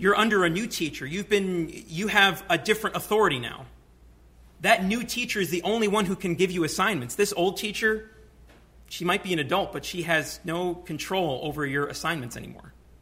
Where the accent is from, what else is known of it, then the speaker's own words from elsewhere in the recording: New York City, New York, United States; I grew up in the New York City public school system for 13 years